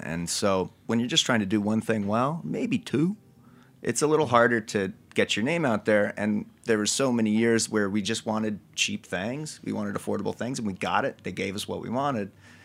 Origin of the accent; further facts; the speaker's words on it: Hawaii, United States; I grew up in Hawaii.